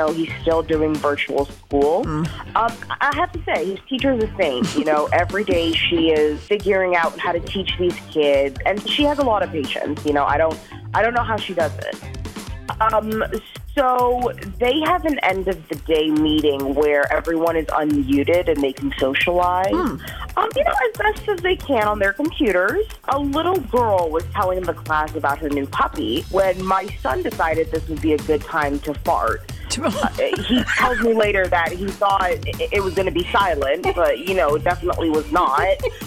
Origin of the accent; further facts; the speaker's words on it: Madison, Wisconsin, United States; I'm from Madison.